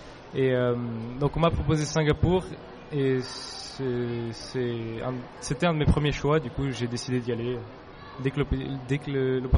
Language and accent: French; Lisbon, Portugal; je viens de Lisbonne et je vais rester un mois.